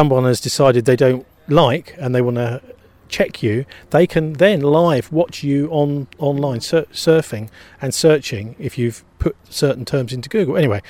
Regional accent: Bristol, South West England, United Kingdom; Because I'm from Bristol, just around the corner from us, we've got GCHQ.

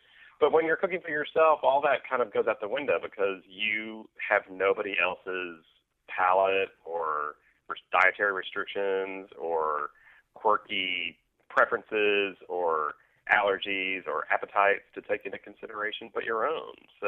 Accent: Texas, United States; So I'm from West Texas, so there are a lot of Southwestern flavors that show up in the book.

